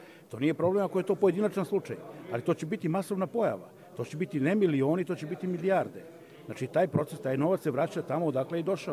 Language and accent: Serbian; Pančevo, Vojvodina, Serbia; also born or lived in Germany; Iako je moja žena Nemica, ali Nemica odavde, iz Pančeva, iz mog rodnog grada